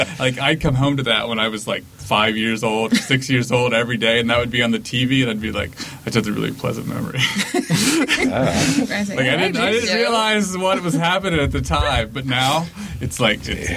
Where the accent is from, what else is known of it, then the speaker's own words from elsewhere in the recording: Pennsylvania, United States; I'm from Pennsylvania, right? Okay. That all the scenes in Gummo could have been in the town where I'm from in Pennsylvania.